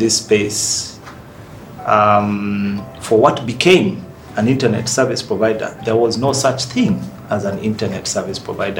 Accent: Nairobi, Kenya; And I was born in Nairobi, grew up here.

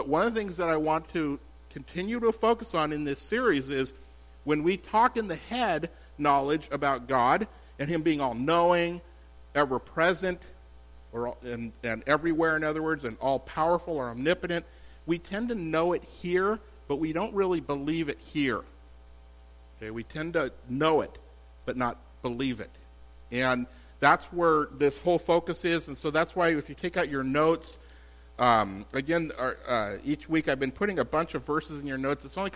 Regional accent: California, United States; when I was a little kid, we grew up in the Bay Area. My whole family still lives up there.

